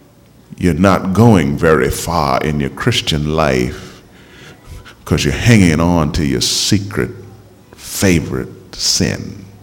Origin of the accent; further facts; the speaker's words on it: Montreal, Quebec, Canada; when I was growing up in Montreal, Canada, I used to run track.